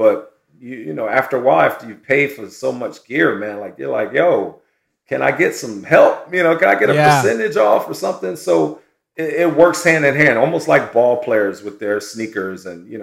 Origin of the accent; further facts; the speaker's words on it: Philadelphia, Pennsylvania, United States; we grew up in Philly. All of us grew up playing in Philly together.